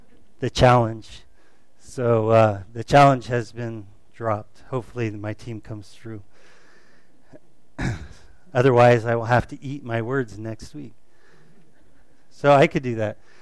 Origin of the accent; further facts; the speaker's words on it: Miami, Florida, United States; also born or lived in Tampa; And where was I born? Florida, okay. Tampa, Florida. Okay, I grew up in Miami primarily